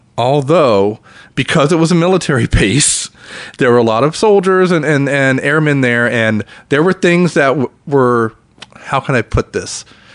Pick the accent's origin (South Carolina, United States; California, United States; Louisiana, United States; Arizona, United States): Louisiana, United States; So you're from Ohio, but I come from Louisiana.